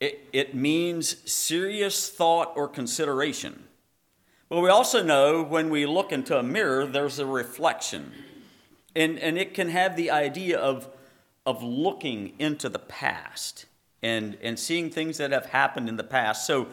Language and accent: English; Plain City, Ohio, United States; from Plain City, Ohio, where it's nice and flat, safe to farm and everything.